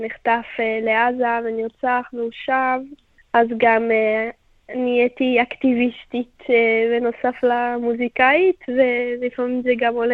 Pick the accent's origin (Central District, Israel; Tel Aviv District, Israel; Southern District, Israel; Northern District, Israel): Tel Aviv District, Israel; Tel Aviv; born there; אני בת 20, נולדתי בתל אביב, ויש לי קשר קרוב לעוטף, בעצם יש לי, כל המשפחה שלי הגדולה, הדודים, הדודות, סבא וסבתא הם מקיבוץ ניר עוז.